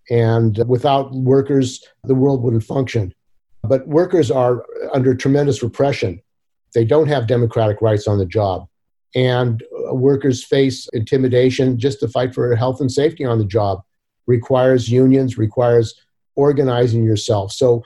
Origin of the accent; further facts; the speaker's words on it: San Francisco, California, United States; also born or lived in San Jose; I grew up in the Bay Area in San Jose and San Francisco. I was born in San Francisco, and part of the history of the Bay Area and San Francisco is the general strike in 1934.